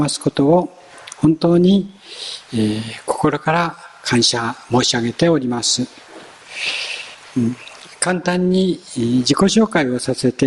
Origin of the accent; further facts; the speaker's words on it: Kuwana, Mie, Japan; born there; also born or lived in Nagoya; 私は三重県の桑名市で生まれました。そして名古屋市に引っ越しいたしました。三重県の桑名市と名古屋市は県は違うんですけれども、隣同士のような位